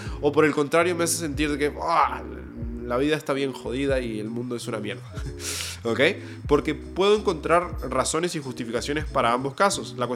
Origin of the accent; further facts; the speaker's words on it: San José de Mayo, San José, Uruguay; also born or lived in Montevideo; yo estuve muy atado a un pueblo muy pequeño que se llama San José de Mayo. Para los que conozcan, yo soy de Uruguay, no soy argentino, como la gran mayoría de personas piensa.